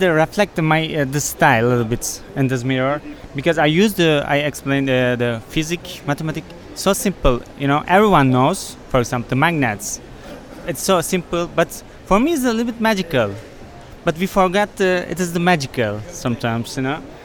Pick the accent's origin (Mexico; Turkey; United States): Turkey; Istanbul; I'm from Istanbul, Turkey.